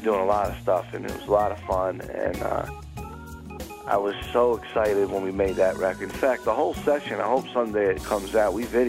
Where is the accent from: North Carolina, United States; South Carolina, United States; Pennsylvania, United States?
Pennsylvania, United States; Philadelphia; So we took the train, because I'm from Philly. We lived in Philly.